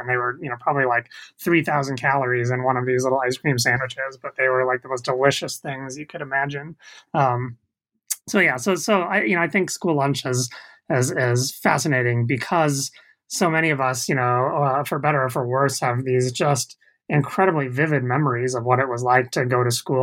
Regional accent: California, United States; So I remember I grew up in the Bay Area, and at once a year there would be an Itzit day.

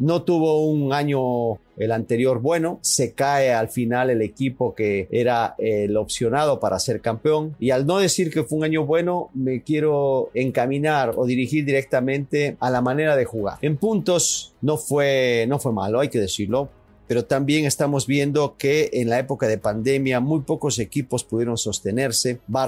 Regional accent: Ecuador; a nosotros como ecuatorianos nos da muchísimo gusto verlo jugar

